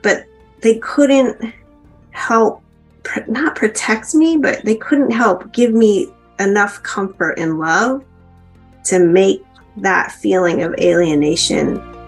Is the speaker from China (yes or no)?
no; Zuni, New Mexico, United States; born there; I am from Navajo Nation, and I was born in Zuni, New Mexico, back in the late 60s.